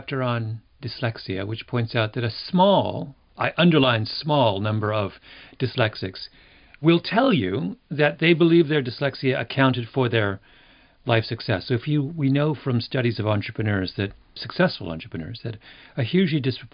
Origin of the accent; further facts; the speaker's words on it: England, United Kingdom; born there; Well, I was born in England, into a civilized, first world, safe, prosperous country.